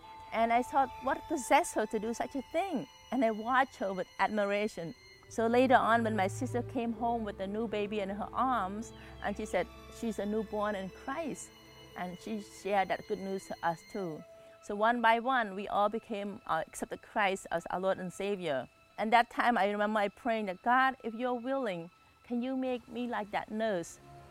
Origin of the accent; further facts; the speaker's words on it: Cambodia; Growing up in Cambodia as a child, life was good. We had everything that we need. We live in a middle class family.